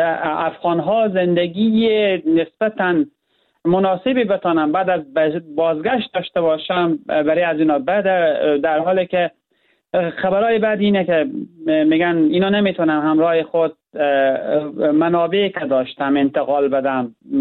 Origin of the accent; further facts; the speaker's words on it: Herat, Afghanistan; به عنوان یک هراتی